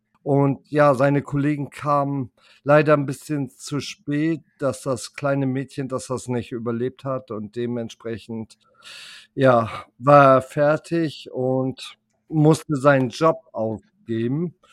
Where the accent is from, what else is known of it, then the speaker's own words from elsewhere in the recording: Northern Germany, Germany; wir als typische Norddeutsche Moin sagen